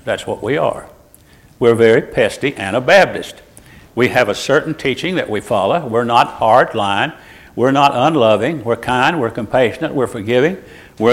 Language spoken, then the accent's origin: English; Ireland; So if you think I'm full of baloney, I am, I'm Irish.